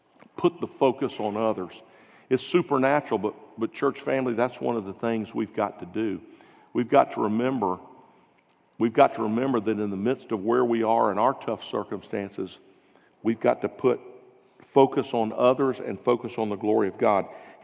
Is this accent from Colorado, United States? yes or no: no; Jacksonville, Florida, United States; Well, I'm from Jacksonville, so I was interested in that.